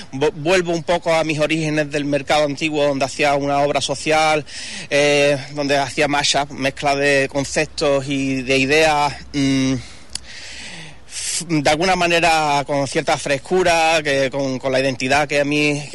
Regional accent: Andalusia, Spain; quise hablar un poco de mi tierra, desde el Dolmen de Soto

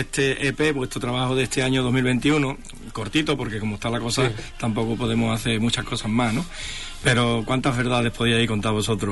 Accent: Hinojos, Andalusia, Spain; porque decir que soy de Hinojo

